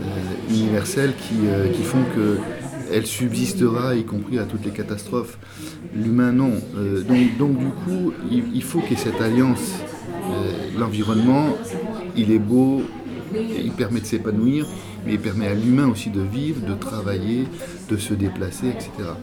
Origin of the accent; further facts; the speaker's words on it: Die, Auvergne-Rhône-Alpes, France; born there; Je suis né à Die. Mais j'habite une maison que mes grands-parents ont achetée en 1927.